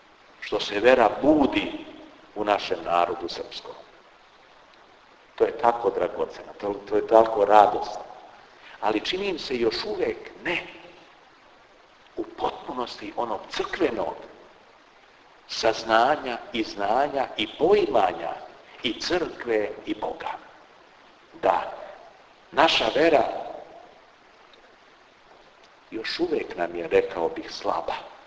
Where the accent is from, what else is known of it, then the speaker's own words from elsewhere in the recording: Serbia; Mi smo, ja sam Srbin. Dobro je to i hvala Bogu što smo Srbi.